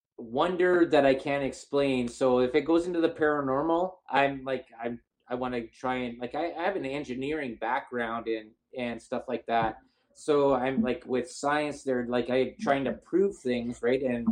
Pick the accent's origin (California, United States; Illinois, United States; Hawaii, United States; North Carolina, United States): California, United States; Los Angeles; born there; I was born in East LA, never